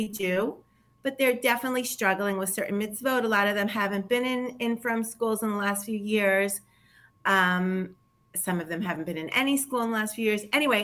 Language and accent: English; Israel; I grew up in Israel. My family made Aliyah when I was 7 and a half. Wow. So I'm really Israeli.